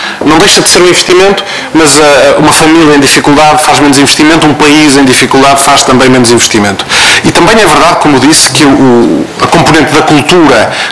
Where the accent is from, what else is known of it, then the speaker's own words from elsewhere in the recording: Portugal; born there; Nasci cá, nasci em Portugal, mas fruto já das migrações ainda pré-União Europeia, do facto do meu pai vir trabalhar para Portugal nos anos 70.